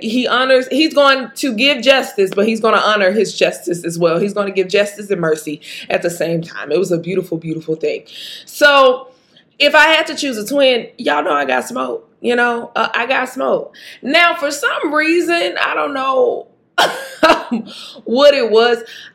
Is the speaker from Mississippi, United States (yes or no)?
yes; Jackson, Mississippi, United States; Baby, I'm from Jackson, Mississippi. I should have prefaced that at the beginning. I am from Jackson, Mississippi.